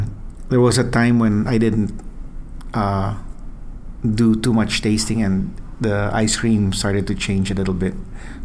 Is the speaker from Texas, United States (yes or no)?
yes; Houston, Texas, United States; I grew up in Houston, Texas.